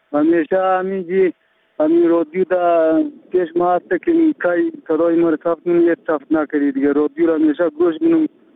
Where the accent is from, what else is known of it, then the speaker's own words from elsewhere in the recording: Samangan, Afghanistan; از ولایت سمنگان و ولسوالی رویداب قریه علاودین میباشم.